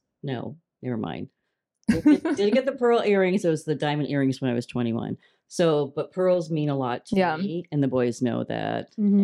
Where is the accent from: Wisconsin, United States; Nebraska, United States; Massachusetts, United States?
Nebraska, United States; Omaha; Well, I grew up in Omaha, Nebraska. So it's a company that I love